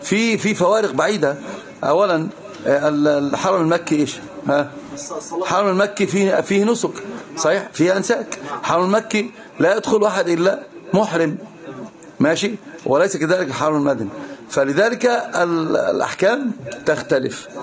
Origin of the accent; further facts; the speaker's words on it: Egypt; أنا مصري بيقول للمغربي لابد تقول نبغيكم بالزاف.